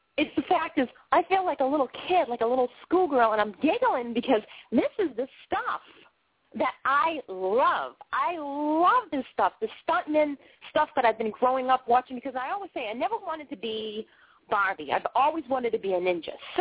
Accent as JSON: {"language": "English", "town": "Boston", "region": "Massachusetts", "country": "United States", "accent": "Bostonian", "said": "I have this weird accent. I'm from Boston, and I have a Bostonian accent."}